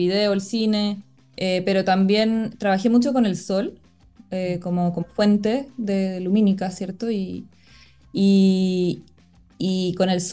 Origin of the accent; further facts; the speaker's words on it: Santiago Metropolitan Region, Chile; yo vengo, o sea, crecí cerca de Santiago en el campo. Siento que eso marca mucho como mi sensibilidad y mi relación un poco con la naturaleza.